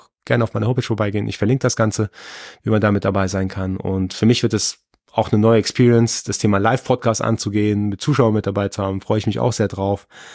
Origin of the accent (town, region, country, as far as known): Germany